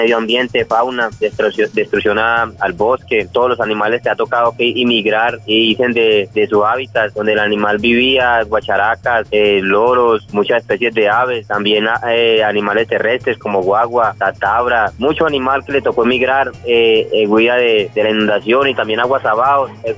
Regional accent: Ituango, Antioquia, Colombia; soy de Corrimiento del Aro, vereda Filadelfia, del municipio de Ituango.

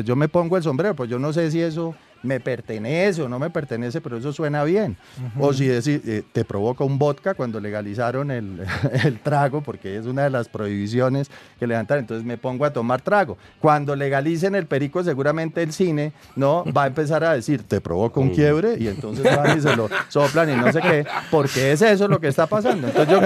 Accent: Colombia; eso de ser colombianos, que con los defectos y los vacíos, eso es parte de ser el colombiano de hoy.

